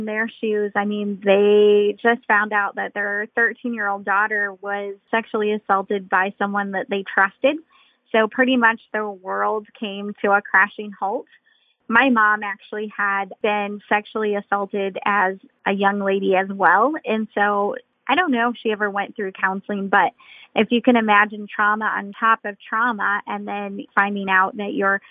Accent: Indiana, United States; I grew up in Indiana. I grew up in a pretty broken home.

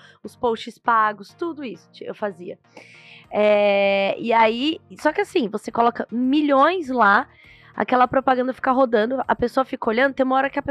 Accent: Rio de Janeiro, Brazil; Eu, nascida e criada no Rio, nunca tinha sido assaltada.

